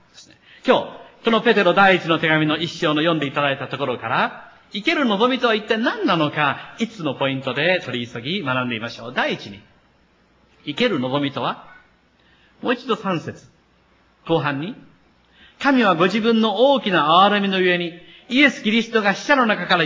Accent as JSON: {"language": "Japanese", "region": "Kochi", "country": "Japan", "said": "また私と同じ高知県出身ということでですね"}